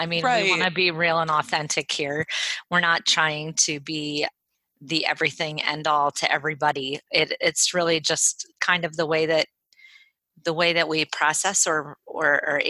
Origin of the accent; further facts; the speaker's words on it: New Jersey, United States; And I was from Jersey, and I moved here, and, you know, I was pretending to be a farmer.